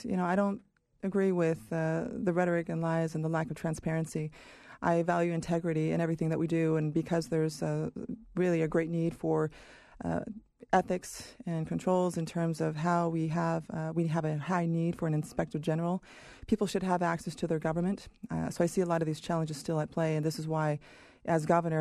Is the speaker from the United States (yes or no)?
yes; Idaho, United States; I will tell folks that I am here from Idaho. This is my culture.